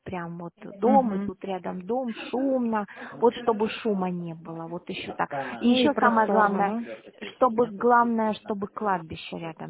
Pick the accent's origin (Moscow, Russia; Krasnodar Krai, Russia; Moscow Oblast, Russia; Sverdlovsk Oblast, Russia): Krasnodar Krai, Russia; Sochi; Да, мы из Сочи.